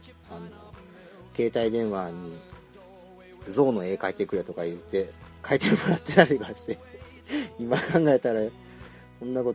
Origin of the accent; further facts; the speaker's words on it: Osaka, Japan; now in Tokyo, Japan; 僕大阪出身で東京に来たのが何歳の時やったとか何年の時やったとか